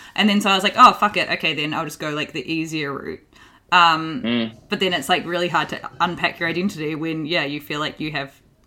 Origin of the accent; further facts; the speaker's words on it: New Zealand; I grew up with a white mum and a brown dad. I'm from New Zealand and he's Māori, which is our indigenous people. And I'm mixed race, but I got my mum's skin.